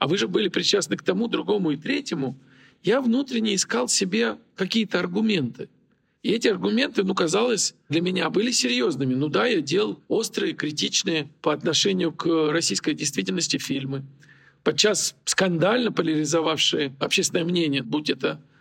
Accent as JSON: {"language": "Russian", "country": "Ukraine", "tie": "born there", "said": "Я говорил и делал фильмы на собственном языке, родном языке. Да, я родился в Украине. Во мне силен очень сантимент украинский."}